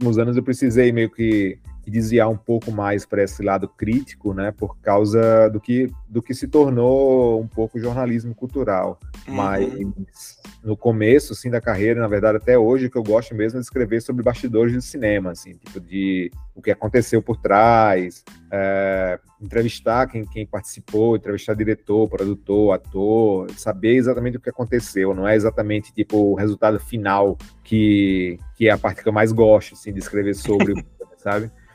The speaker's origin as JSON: {"language": "Portuguese", "town": "Natal", "region": "Rio Grande do Norte", "country": "Brazil", "also_born_or_lived": "João Pessoa / Pernambuco", "said": "eu sou de Natal, fiz a minha faculdade em João Pessoa e comecei minha carreira de jornalista em Pernambuco."}